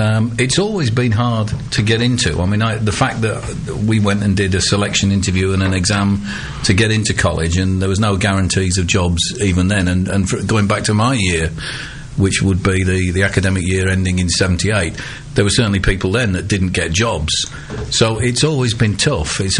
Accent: Yorkshire and the Humber, United Kingdom; As a Yorkshireman, obviously, was on my doorstep, not too far away from where I was born.

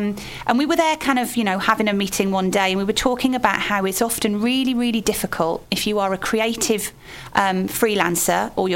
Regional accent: Billericay, East of England, United Kingdom; Well, so like you said, I'm from Billericay.

